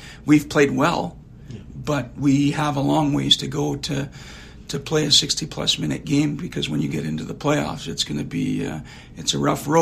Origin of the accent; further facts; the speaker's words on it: Flin Flon, Manitoba, Canada; also born or lived in Saskatoon; As a young kid, I'm from Flint Flon, Manitoba, and then into Saskatoon, Saskatchewan.